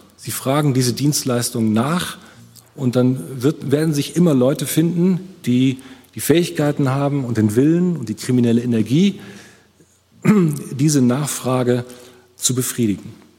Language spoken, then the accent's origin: German; Rhineland, Germany; accent: Rhenish; Und da müsste ich rheinisch, da wo ich herkomme, sagen, es hätte nichts genützt.